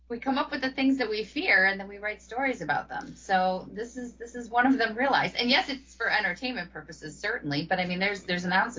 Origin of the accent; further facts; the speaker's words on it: Detroit, Michigan, United States; And we're experiencing it in a different way, because I'm from Detroit.